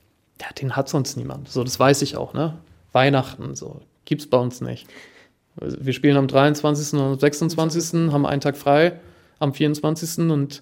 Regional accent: Kiel, Schleswig-Holstein, Germany; dass ich ja als Kieler so ungefähr jeden Restaurantbesitzer auch persönlich kennen muss.

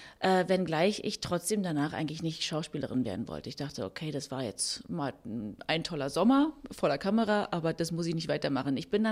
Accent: Potsdam, Brandenburg, Germany; ich war Potsdamer Schülerin, alles was so in dem Alter war. Ich war 16

